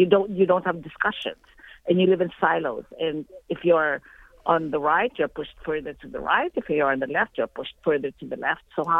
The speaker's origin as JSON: {"language": "English", "country": "Philippines", "said": "they do it in countries like the Philippines because we are English-speaking"}